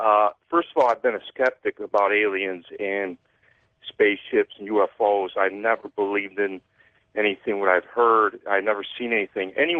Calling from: Sarasota, Florida, United States; I'm calling from Sarasota, Florida.

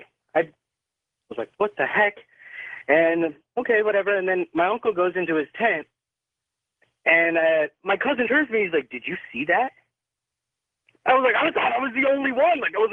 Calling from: Klamath Falls, Oregon, United States; I'm calling from Klamath Falls, Oregon.

